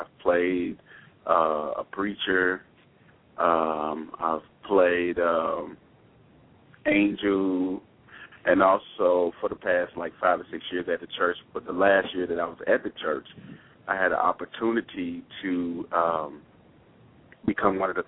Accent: Pine Lawn, Missouri, United States; Well, born and raised originally from St. Louis, Missouri, a little town called Pine Lawn.

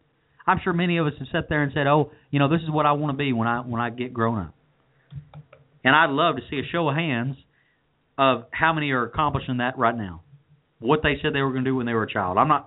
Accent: United States; man, the luxury of being an American, right?

